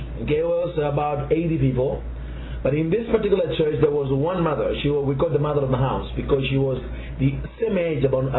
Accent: Zambia; now in South Africa; I'm originally from a country in Africa called Zambia, mm-hmm, which is in Central Africa, not very far from the South Africa. You know, and so that's where I was born. But in 1994, I moved to South Africa

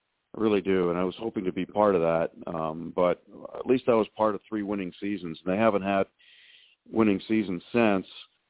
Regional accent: New England, United States; The only reason I left was because I'm from New England.

